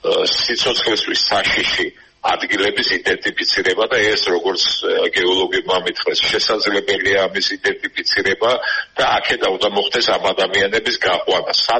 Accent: Batumi, Adjara, Georgia; ეს თავისთავად ბათუმში დაბადებული გაზრდილი ვარ და სხვანაირად ვერ წარმოვიდგენია.

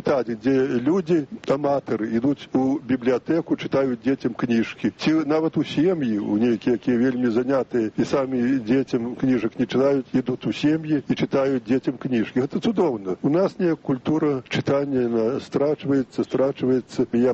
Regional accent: Minsk Region, Belarus; Я, калі быў малады, я пачынаў пісаць па-расейску, і там я адчуў, што гэта не мая мова. Я вырас на Вілейшчыне, і там я не чуў ні нямецкай мовы, ну, польскую рэдка.

